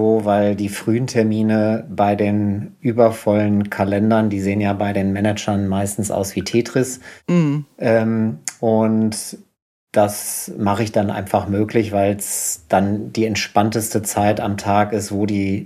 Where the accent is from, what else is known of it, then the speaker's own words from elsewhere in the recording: North Rhine-Westphalia, Germany; Ich bin im Sauerland aufgewachsen und das ist meine Sozialisierung.